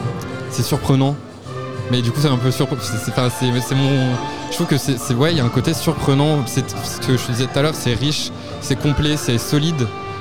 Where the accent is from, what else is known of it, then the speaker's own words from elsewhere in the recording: Normandy, France; Alors moi je viens de Normandie